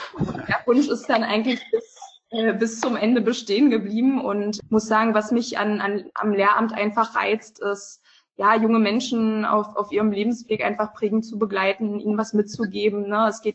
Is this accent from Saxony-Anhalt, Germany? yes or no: yes; Ebendorf, Saxony-Anhalt, Germany; Also ich bin in Ebendorf aufgewachsen und dann sind wir 2015 nach Kleinamsleben gezogen. Und das ist wirklich sehr dörflich.